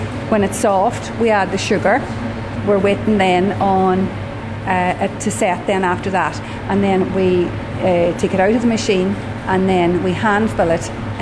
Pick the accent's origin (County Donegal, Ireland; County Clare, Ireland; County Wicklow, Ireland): County Donegal, Ireland; Ardara; I'm from Ardragh and I've been with Filigan's for the last 14 years.